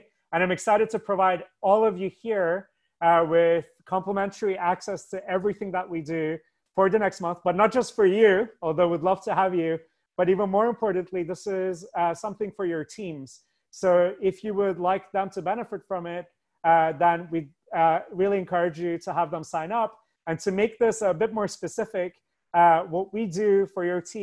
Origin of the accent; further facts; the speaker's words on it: Scotland, United Kingdom; also born or lived in Turkey; now in United States; So I'm originally from Turkey. I grew up in Scotland, and then I had the incredible opportunity to study here in the US, both undergraduate and graduate school.